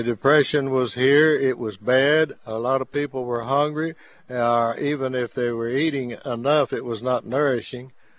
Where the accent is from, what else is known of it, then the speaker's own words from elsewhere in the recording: Austin, Texas, United States; from Austin, Texas.